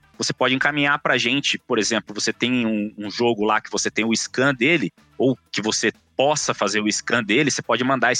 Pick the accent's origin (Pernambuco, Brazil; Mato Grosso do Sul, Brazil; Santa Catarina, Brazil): Mato Grosso do Sul, Brazil; Campo Grande; em 98 eu abri uma loja de videogame na minha cidade natal, em Campo Grande, Mato Grosso do Sul.